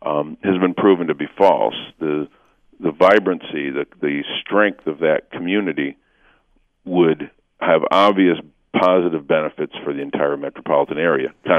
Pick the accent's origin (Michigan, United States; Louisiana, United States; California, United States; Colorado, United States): Michigan, United States; Flint; taking my hometown of Flint as the best example